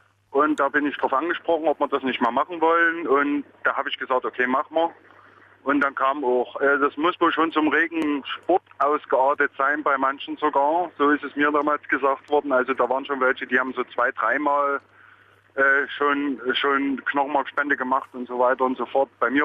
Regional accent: Chemnitz, Saxony, Germany; man verdient das bei uns im Osten überhaupt nicht mehr richtig. Wie gesagt, ich komme aus dem Chemnitzer Raum.

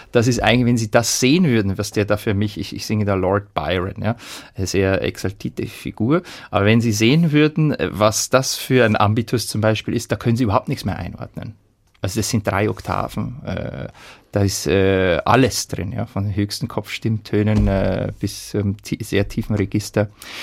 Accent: Regensburg, Bavaria, Germany; born there; Nein, ich bin in Regensburg geboren oder in der Nähe von Regensburg.

